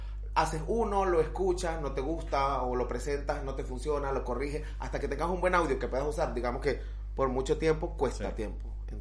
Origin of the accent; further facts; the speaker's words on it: Colombia; moved away as an adult; cuando yo me vine de Colombia, obviamente, como tengo que decir que venía por 15 días